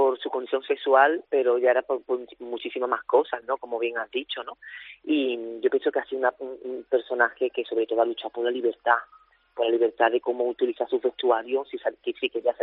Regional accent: Málaga, Andalusia, Spain; yo soy del barrio de La Palma Palmilla y empecé en las candelas a bailar

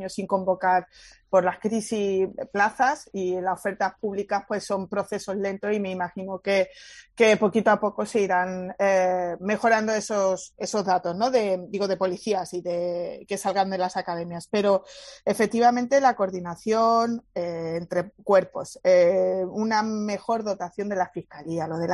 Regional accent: Torremolinos, Andalusia, Spain; pero soy ciudadana de Torremolinos, soy de la Costa del Sol

